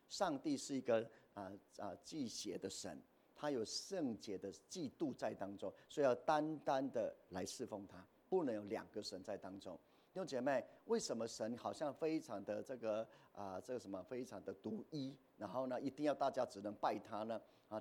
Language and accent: Chinese; Taiwan; 这也是我们台湾人的信仰，不是吗？